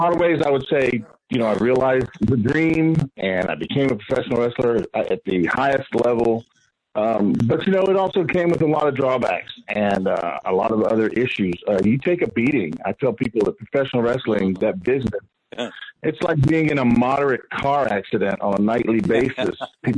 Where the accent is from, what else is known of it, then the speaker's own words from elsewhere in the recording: Florida, United States; I grew up in South Florida, you know, the old days, championship wrestling from Florida with Dusty Rhodes, Ric Flair, you know, Barry Windham, Lex Luger.